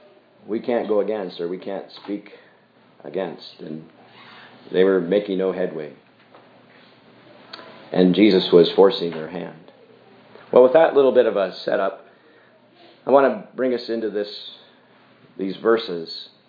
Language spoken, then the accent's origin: English; Pennsylvania, United States; There's in my home state of Pennsylvania a bell called the Liberty Bell.